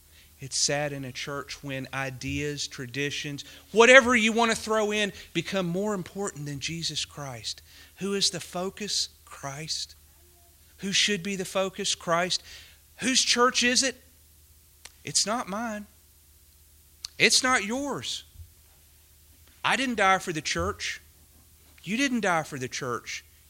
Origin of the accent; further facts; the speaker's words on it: Winston-Salem, North Carolina, United States; When you think of my hometown, Winston-Salem, you think of cigarettes.